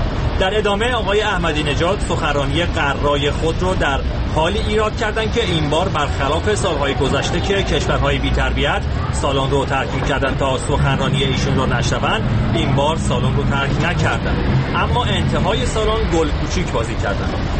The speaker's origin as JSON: {"language": "Persian", "country": "Iran", "said": "من ایرانی هستم."}